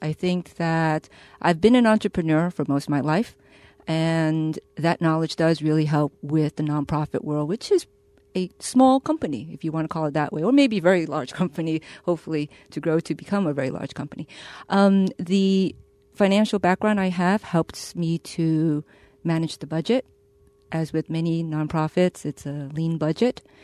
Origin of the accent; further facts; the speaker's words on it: Brooklyn, New York, United States; also born or lived in China; And I am a New Yorker, but I was born in China. Came when I was very young. Grew up in Brooklyn